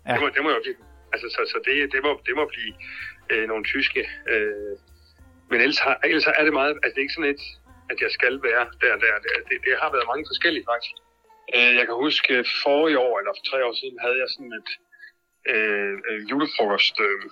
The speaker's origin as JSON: {"language": "Danish", "town": "Silkeborg", "region": "Central Denmark Region", "country": "Denmark", "said": "og jeg er fra Silkeborg"}